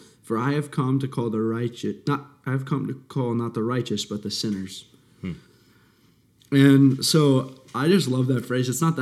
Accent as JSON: {"language": "English", "region": "Ohio", "country": "United States", "said": "So I hail from Ohio. I am an exercise science major here at Wingate."}